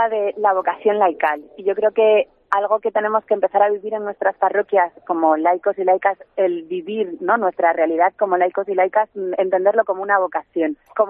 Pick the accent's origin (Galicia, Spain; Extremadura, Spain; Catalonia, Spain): Galicia, Spain; volver a mi tierra, a Galicia